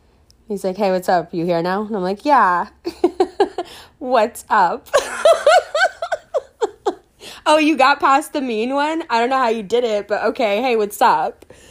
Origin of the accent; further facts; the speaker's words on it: New York City, New York, United States; I'm from New York City. You know, like, I live here. I'm not, like, a tourist or something.